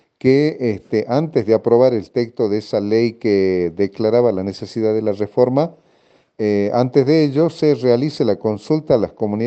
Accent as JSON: {"language": "Spanish", "town": "Tilcara", "region": "Jujuy", "country": "Argentina", "lives_now": "Buenos Aires, Argentina", "said": "yo soy indígena Colla de la comunidad indígena Angosto del Perchel, que está ubicada en Tilcara, en Jujuy, en la República Argentina."}